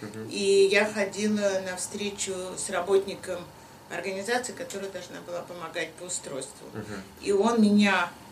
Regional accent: Saint Petersburg, Russia; moved away as an adult; Из Ленинграда, сейчас называется Санкт-Петербург.

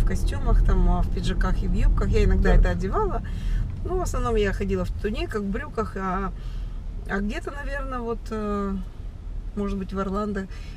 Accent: Yaroslavl Oblast, Russia; moved away; Когда я приехала из Ярославской области

